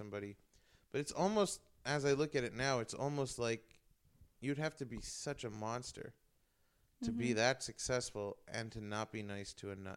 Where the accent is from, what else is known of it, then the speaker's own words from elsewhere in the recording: New York City, New York, United States; I'm from New York. I lived there my whole life. I was really getting fed up. I felt stuck in New York.